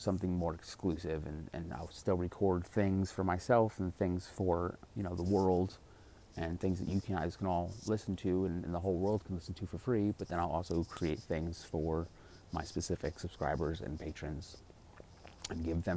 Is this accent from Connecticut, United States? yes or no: yes; Connecticut, United States; also born or lived in California; So now I'm originally from Connecticut, and back in Connecticut now